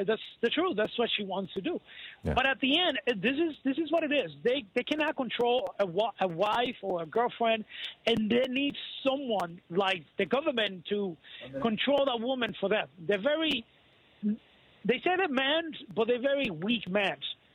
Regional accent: Puerto Rico; I was born in Puerto Rico and raised in Puerto Rico.

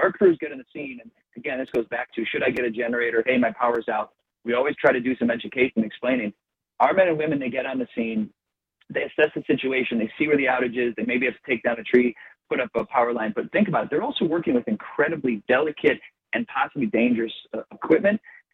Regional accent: Midwest, United States; born or raised there

